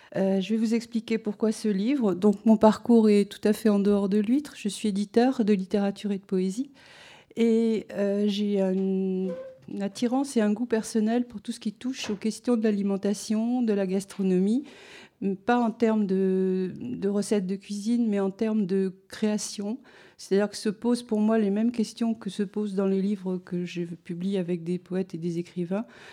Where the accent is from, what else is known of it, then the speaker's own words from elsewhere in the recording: Paris, Île-de-France, France; moi je suis parisienne de plusieurs générations, on a toujours mangé des huîtres dans ma famille en achetant à Paris